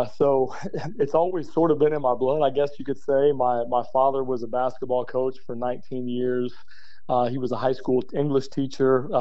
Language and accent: English; Logan, Kansas, United States; I grew up in Logan, Kansas, really small town up north of Hays.